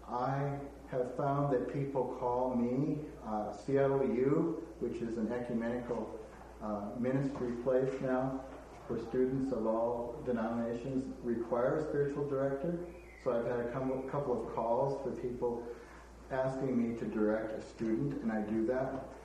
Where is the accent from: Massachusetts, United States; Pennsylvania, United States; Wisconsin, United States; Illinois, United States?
Wisconsin, United States; I come from the Midwest, Wisconsin.